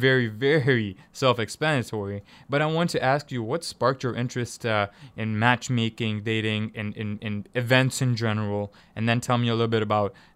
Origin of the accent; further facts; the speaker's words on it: Tanzania; also born or lived in Kenya; I'm from East Africa too. I'm Tanzanian. Mm-hmm. I was born, I was raised there. I grew up in Kenya for a bit.